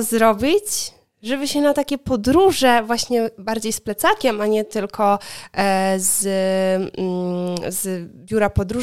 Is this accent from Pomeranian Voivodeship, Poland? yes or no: no; Opole, Opole Voivodeship, Poland; ja pochodzę z Opola, więc to jest bliżej Wrocławia zdecydowanie